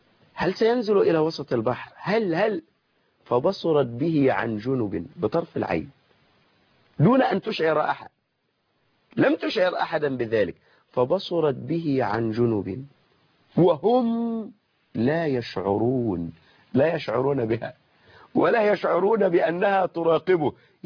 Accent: Egypt

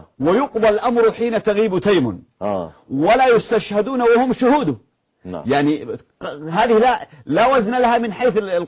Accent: Yemen; now in Egypt; يعني مثلا انا يمني وانا عندكم في مصر

